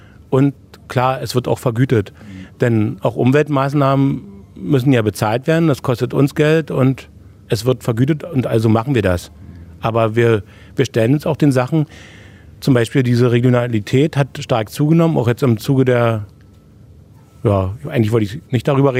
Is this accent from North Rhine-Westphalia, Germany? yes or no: no; Straupitz, Brandenburg, Germany; Na, zur Gurke kommt man im Spreewald als Kind. Also ich bin aus Straupitz und das gehörte alles mit dazu.